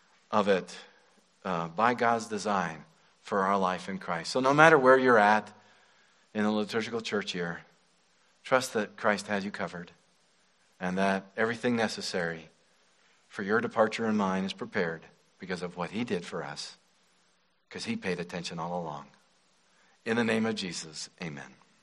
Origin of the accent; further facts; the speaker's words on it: Jackson, Wyoming, United States; back in my hometown in Jackson, Wyoming.